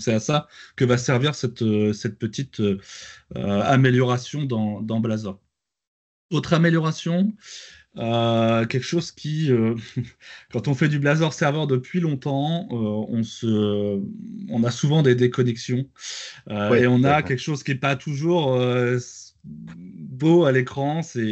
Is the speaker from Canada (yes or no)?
no; Normandy, France; Moi je suis normand.